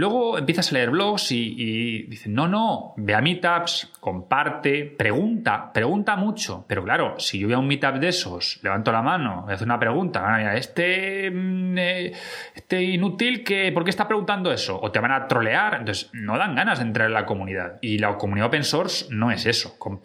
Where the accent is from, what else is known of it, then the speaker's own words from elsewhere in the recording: Spain; Nosotros somos de España, para la gente que nos oye desde Latinoamérica